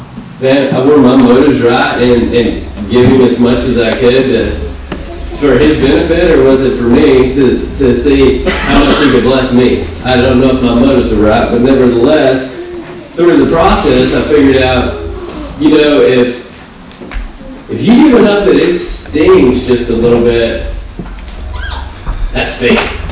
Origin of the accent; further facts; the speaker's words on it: Muleshoe, Texas, United States; I had moved back to Muleshoe, my hometown